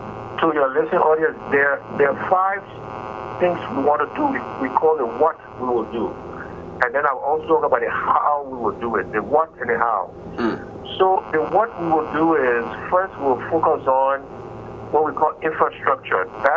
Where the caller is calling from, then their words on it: Togo; I'm speaking from Togo.